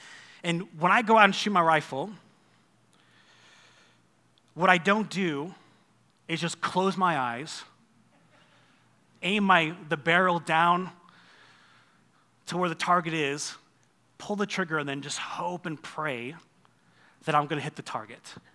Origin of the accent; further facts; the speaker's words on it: New York, United States; If you don't know, I grew up in New York, and so I love hunting.